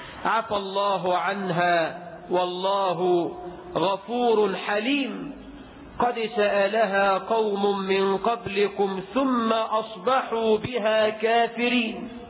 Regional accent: Egypt; بلدنا مصر

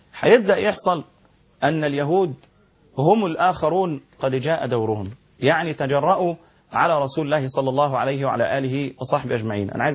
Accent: Egypt; حتى الناس عندنا في مصر يقنطون في صلاة الفجر فحسب

